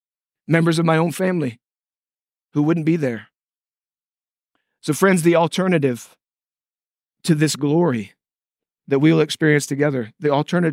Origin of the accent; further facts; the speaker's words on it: Missouri, United States; I'm from Kansas City area originally. Grew up on a little cattle ranch about 30 miles north of Kansas City.